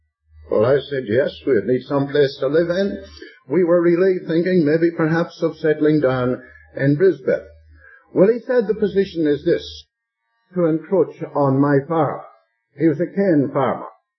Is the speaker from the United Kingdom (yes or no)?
yes; United Kingdom; born there; I have a British passport. I'm a British subject. I'm born in the UK. I was born in the UK.